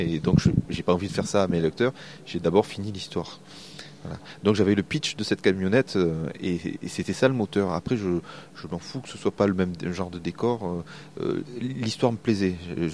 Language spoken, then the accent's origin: French; Marseille, Provence-Alpes-Côte d'Azur, France; Moi, je venais de Marseille. C'est toujours à 8 heures de train d'Angoulême.